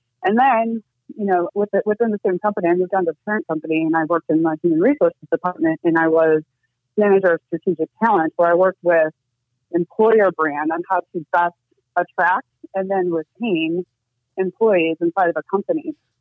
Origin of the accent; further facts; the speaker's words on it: Michigan, United States; now in Arizona, United States; And I'm originally from Michigan, from the Midwest. So moving to Arizona was a bit of a, horse keeping culture shock